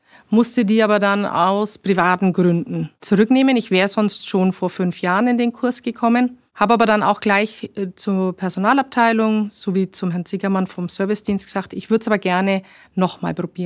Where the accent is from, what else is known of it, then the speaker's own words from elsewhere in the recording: Nuremberg, Bavaria, Germany; ich bin Nürnbergerin